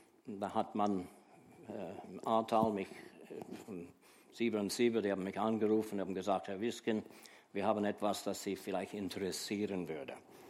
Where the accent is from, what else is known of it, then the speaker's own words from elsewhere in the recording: Canada; German is a second language; im westlichen Kanada, im Provinz Alberta, im westlichen Kanada gelebt. Also ich bin nicht Amerikaner, sondern Kanadier. Wir leben nördlich der Vereinigten Staaten.